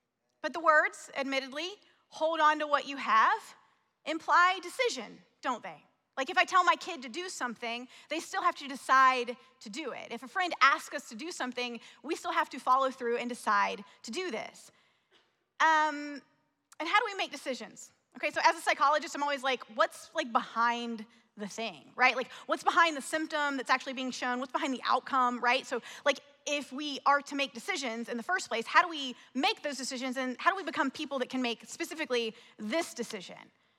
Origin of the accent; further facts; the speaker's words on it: the South, United States; accent: Southern; I grew up in the South. Some of you can hear the accent a little bit and some of the things that I've said. I've tried to get rid of the accent. It stays with me. I can't deny it.